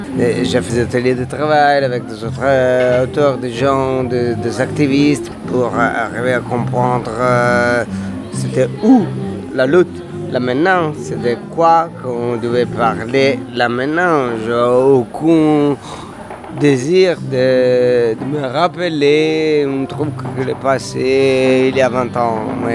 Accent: Italy; French is a second language; je suis acteur et metteur en scène et écrivain de théâtre. Je viens d'Italie, bien sûr, je ne parle pas bien français

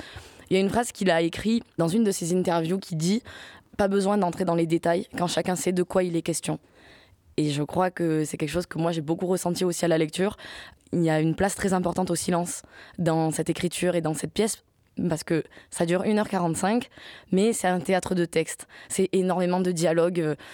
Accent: Occitanie, France; also born or lived in Montpellier / Paris / Cannes; now in Marseille, France; J'ai grandi dans les Cévennes, du côté de Alès.

